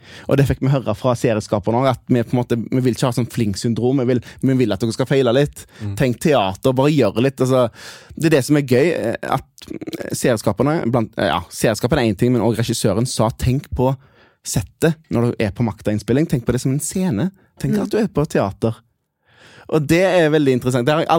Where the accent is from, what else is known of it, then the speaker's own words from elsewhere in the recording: Haugesund, Rogaland, Norway; Ja, det er det som det dialektet der, jeg er fra Haugesund.